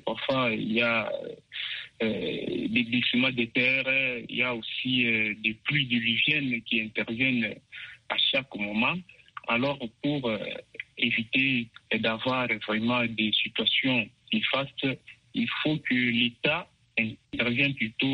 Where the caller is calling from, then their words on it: DR Congo; même ici chez nous, en République démocratique du Congo, surtout du côté est